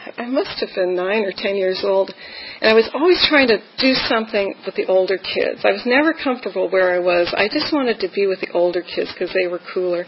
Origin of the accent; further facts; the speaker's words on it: Ontario, Canada; born there; but I was born in Ontario, Canada.